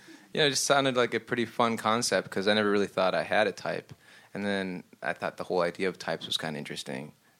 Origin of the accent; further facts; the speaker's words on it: Minneapolis, Minnesota, United States; I'm from Minneapolis originally, which is often confused with Indianapolis.